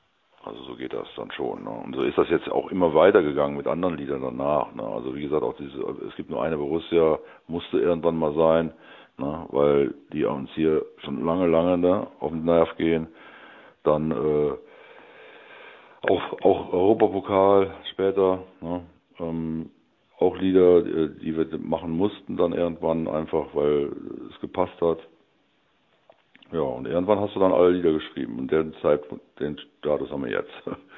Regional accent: Andernach, Rhineland-Palatinate, Germany; accent: Rhenish; ich komme aus Andernach, ist noch weiter unterhalb. Das heißt, bin Rheinländer und spreche auch rheinischen Dialekt.

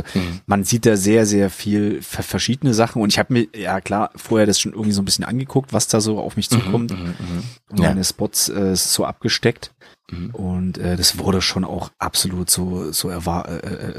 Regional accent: Giessen, Hesse, Germany; ich komme aus Gießen, ich musste von Gießen erstmal bis nach Frankreich da runter

